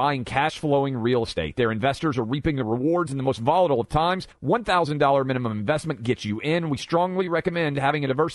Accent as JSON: {"language": "English", "region": "New York", "country": "United States", "said": "But as a New Yorker, that is the answer because New Yorkers often believe Yankees, Red Sox, all that matters."}